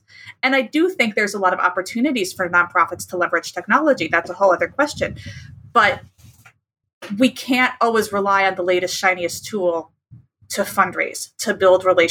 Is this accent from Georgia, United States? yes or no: no; Chicago, Illinois, United States; now in Austin, United States; I grew up fundraising in Chicago, and I moved down to Austin about 7 years ago.